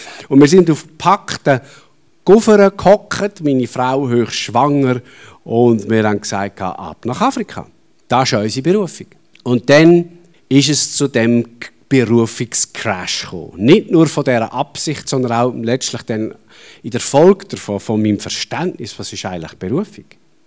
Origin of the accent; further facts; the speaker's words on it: Aargau, Switzerland; Ich bin zwar am Hallweiler See aufgewachsen, wir sind dort fischen